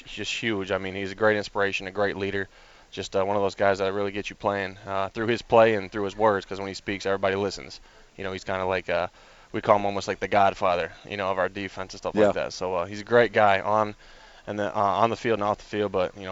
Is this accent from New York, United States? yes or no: yes; Potsdam, New York, United States; Actually, I'm not from Buffalo. I just went to school there. I'm from Potsdam, New York. It's about 4.5 hours.